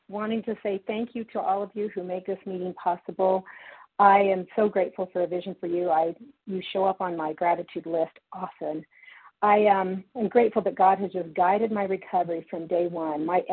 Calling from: Utah, United States; from Utah.

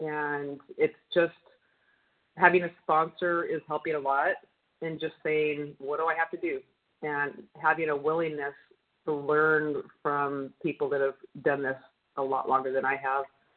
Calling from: Long Beach, California, United States; I'm from Long Beach, California, and I'm a compulsive overeater.

